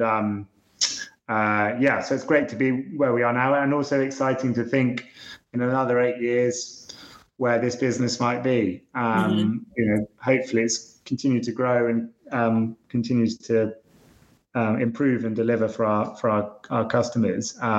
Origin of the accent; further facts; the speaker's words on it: United Kingdom; and we're British, so we don't do that. We just sort of stumble along a bit.